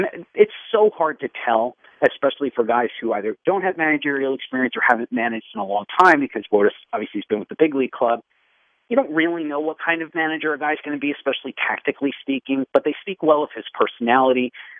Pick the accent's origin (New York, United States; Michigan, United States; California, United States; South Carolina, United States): New York, United States; I grew up in New York. So it was the Yankees and the Mets and occasionally the Braves